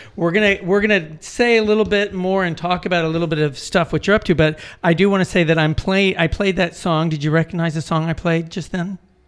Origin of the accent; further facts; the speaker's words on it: Texas, United States; I'm going to call it Corsicana, because I'm from Texas